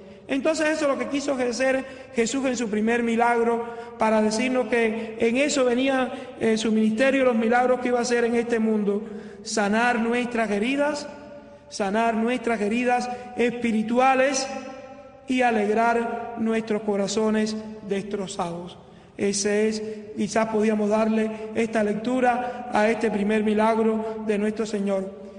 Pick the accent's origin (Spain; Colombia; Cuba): Cuba; por mi pueblo, por mi patria Cuba